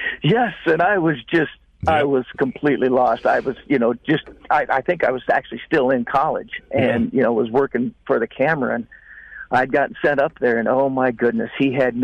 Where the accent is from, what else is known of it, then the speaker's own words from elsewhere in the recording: Colorado, United States; born there; I was born in Colorado. I went to see you. Yeah, I'm a big Buff.